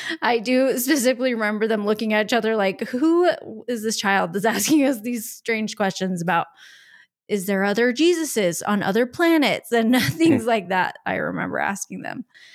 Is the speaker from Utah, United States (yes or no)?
yes; Utah, United States; born there; I was born here in Utah.